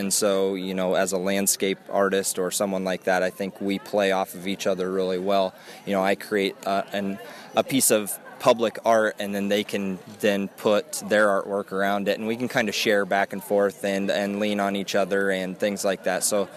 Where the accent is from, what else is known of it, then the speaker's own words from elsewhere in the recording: Fontenelle, Iowa, United States; I grew up in Fontenelle, so it was great to come over here and do this.